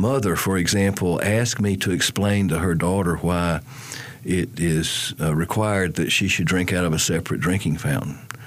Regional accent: High Point, North Carolina, United States; But I grew up in High Point at a time where on a Saturday night date, we might be at the A&W root beer place on North Main Street

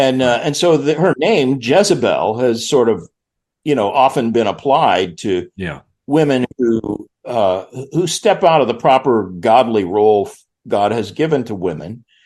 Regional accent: Tulsa, Oklahoma, United States; I grew up in Tulsa, the headquarters of every charismatic leader, you know.

